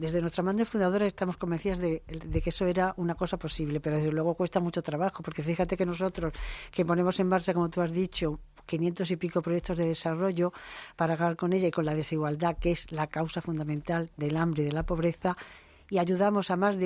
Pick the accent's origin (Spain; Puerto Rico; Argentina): Spain; no somos capaces los españoles de hacernos la idea de cuál es, de que son destinos nuestros cercanos